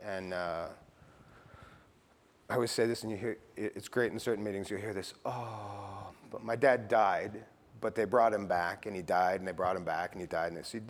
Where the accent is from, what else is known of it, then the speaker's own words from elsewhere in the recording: Oklahoma City, Oklahoma, United States; born there; I was born in Oklahoma City. I got sober in Oklahoma City. About 2 blocks from where I was born is where I got sober, you know.